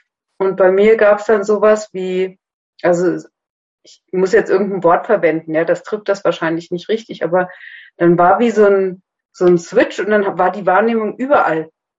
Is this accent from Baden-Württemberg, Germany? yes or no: no; Celle, Lower Saxony, Germany; born there; Ich bin nämlich in Celle geboren.